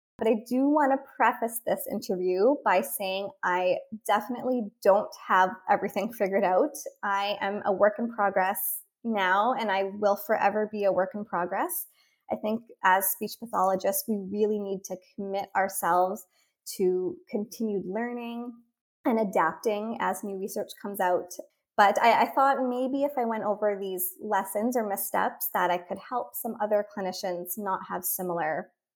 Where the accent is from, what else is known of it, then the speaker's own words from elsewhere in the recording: Windsor, Ontario, Canada; moved away as an adult; Yeah, so I am Canadian. I am from Windsor, Ontario